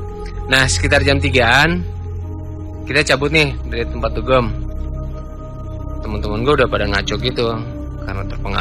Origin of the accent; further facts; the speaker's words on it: Jakarta, Indonesia; gue dari Jakarta.